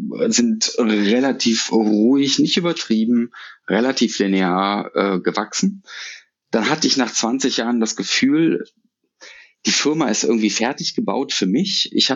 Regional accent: Düsseldorf, North Rhine-Westphalia, Germany; born or raised there

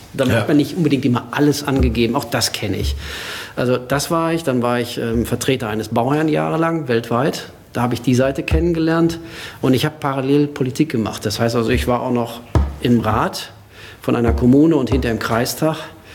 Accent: North Rhine-Westphalia, Germany; Im Sauerland, in meiner Heimatstadt, da gibt es Netzwerk.

